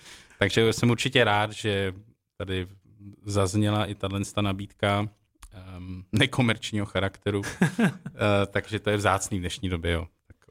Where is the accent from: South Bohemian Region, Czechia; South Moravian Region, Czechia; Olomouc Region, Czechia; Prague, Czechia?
Prague, Czechia; já jsem se narodil na Vinohradech, šel jsem v Praze se stříbrnou žičkou zatím celý svůj život